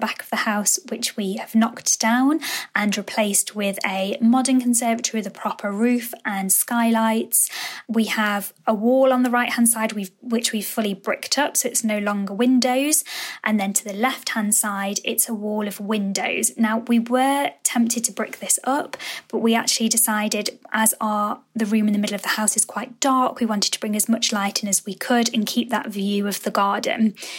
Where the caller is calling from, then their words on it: Stafford, West Midlands, United Kingdom; I'm calling from Stafford and I live in a 70s build.